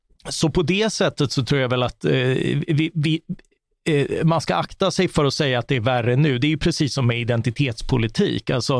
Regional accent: Karlskrona, Blekinge, Sweden; för de finns ju inte i Karlskrona där jag växte upp.

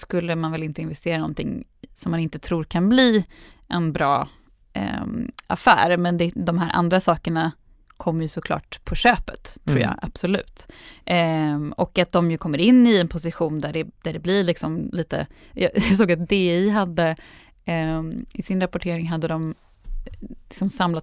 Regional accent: Västerås, Västmanland County, Sweden; Jag som västeråsare har ju varit ganska läst mycket om det här

